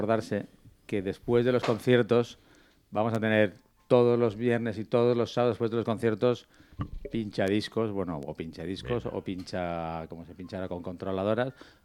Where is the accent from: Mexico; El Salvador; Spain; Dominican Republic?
Spain; Albacete, Castilla-La Mancha; born there; Yo soy nacido en Albacete, sí.